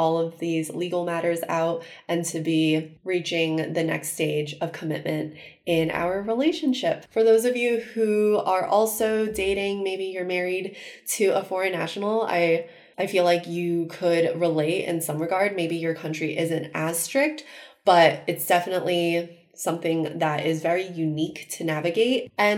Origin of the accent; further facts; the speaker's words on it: United States; Because Rags is British and I'm American, it's actually extremely difficult to find a way to get married.